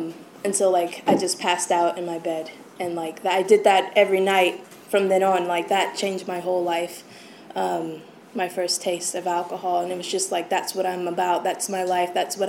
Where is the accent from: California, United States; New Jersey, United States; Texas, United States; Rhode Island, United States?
California, United States; Long Beach; So I grew up in Long Beach, California, in an alcoholic family.